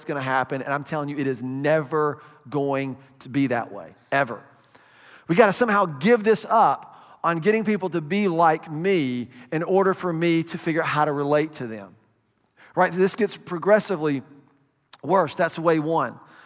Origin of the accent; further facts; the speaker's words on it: Atlanta, Georgia, United States; I grew up in Atlanta, so I've always had a appreciation of Martin Luther King